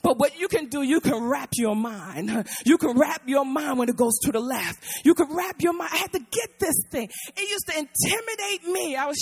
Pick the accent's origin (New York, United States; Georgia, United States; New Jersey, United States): New Jersey, United States; Newark; I was born and raised in Newark, and Newark was a really rough place for me.